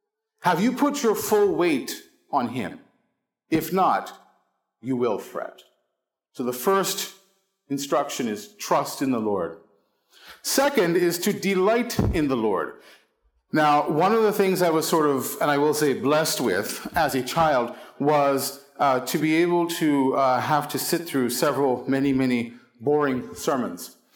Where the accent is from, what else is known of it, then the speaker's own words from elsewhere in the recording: Philadelphia, Pennsylvania, United States; I said, you don't know me. I'm from Philly. This is not a natural thing.